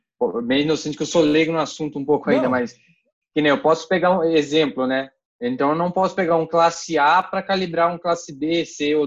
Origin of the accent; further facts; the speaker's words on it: Sorocaba, São Paulo, Brazil; não, sou de Sorocaba.